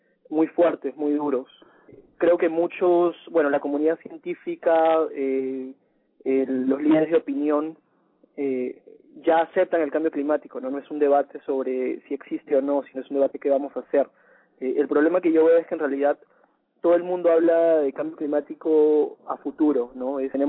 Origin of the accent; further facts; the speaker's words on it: Lima, Peru; yo crecí, soy de Lima, de Perú, y crecí en Lima, en una ciudad de 9 millones de habitantes, pero mis padres son de la sierra. Mi papá es de un área que se llama el Callejón de Huaylas